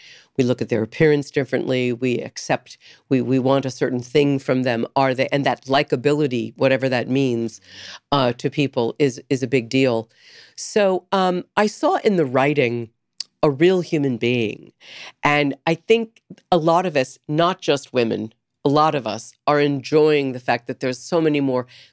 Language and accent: English; San Diego, California, United States; I grew up in San Diego, so I was in the water a lot.